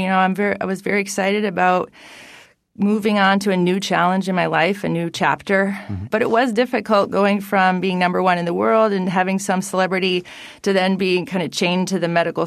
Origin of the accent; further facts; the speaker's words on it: Dover, New Hampshire, United States; Yeah, I'm from Dover, New Hampshire.